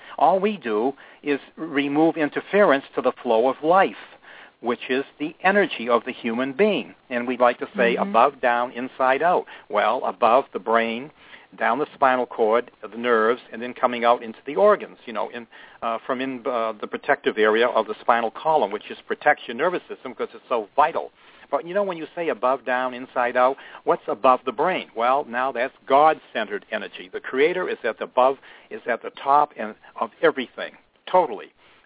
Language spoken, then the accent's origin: English; Maine, United States; born there; accent: Maine; now in Florida, United States; Well, I was born in up in the state of Maine, and way up there in New England. And you'll pick up my accent, you know, park the car. We drop our R's on the end of the words and stick them somewhere in between.